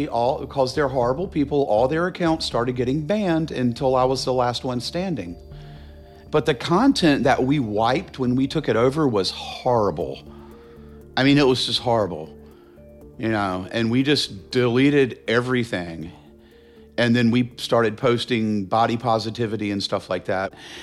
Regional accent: Charlotte, North Carolina, United States; I grew up in Charlotte. I'm a pretty stereotypical queer childhood.

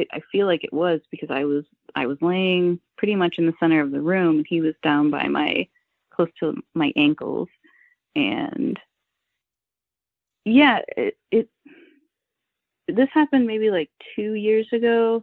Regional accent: Illinois, United States; also born or lived in Chicago; now in Indiana, United States; I live in Indiana. I'm not originally from here, but I'm actually from Central Illinois. Lived in Chicago for 10 years.

